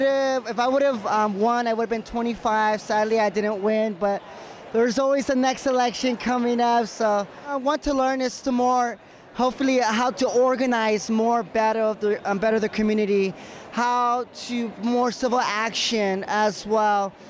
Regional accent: South Gate, California, United States; I'm coming from California and Southgate, and I'm an activist in the Los Angeles in the Southeast area in the cities.

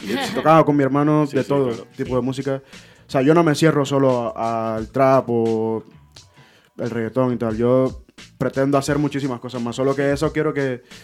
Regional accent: Caribbean Region, Colombia; now in Bilbao, Spain; Yo soy de Colombia, de la costa caribe colombiana. Y también menciono al norte, porque, sí. Bueno, vivo en el norte.

